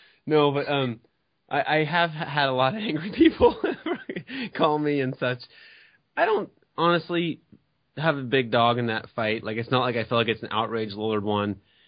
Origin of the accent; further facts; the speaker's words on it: Portland, Oregon, United States; I grew up in Portland, Oregon